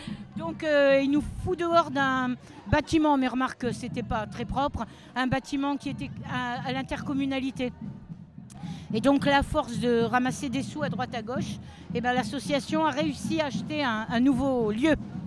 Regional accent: Briançon, Provence-Alpes-Côte d'Azur, France; on vient de Briançon nous.

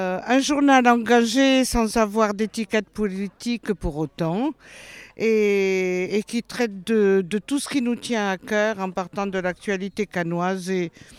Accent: Cannes, Provence-Alpes-Côte d'Azur, France; On vient de Cannes, mais on a une amie qui est à Tourette

